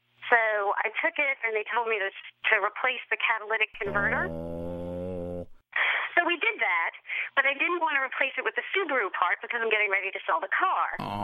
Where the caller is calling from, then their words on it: Alexandria, Virginia, United States; from Alexandria, Virginia.